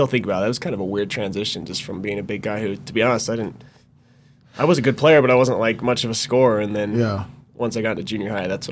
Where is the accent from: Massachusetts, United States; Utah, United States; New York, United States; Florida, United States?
Utah, United States; Logan; And probably a lot of growing up in Logan and in … just made me more comfortable with it.